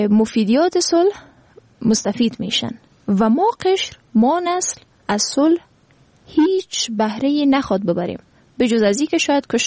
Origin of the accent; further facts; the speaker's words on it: Afghanistan; به عنوان یک افغان